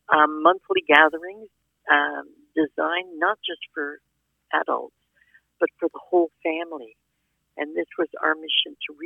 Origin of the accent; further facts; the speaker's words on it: Fitch Bay, Quebec, Canada; Like I grew up in Fitch Bay, actually, with Saturday Night Dance.